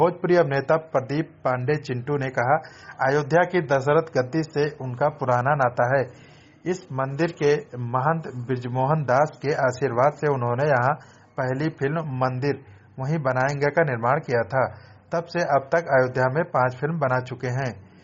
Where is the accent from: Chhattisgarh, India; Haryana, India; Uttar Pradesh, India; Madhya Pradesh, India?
Uttar Pradesh, India; मैं खुद गोंडा जिले का रहने वाला हूं।